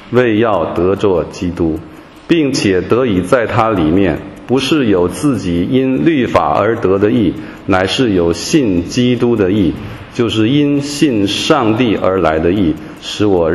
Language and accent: Chinese; China; 我们这里大部分弟兄姐妹来自中国大陆啊，我们是中国人啊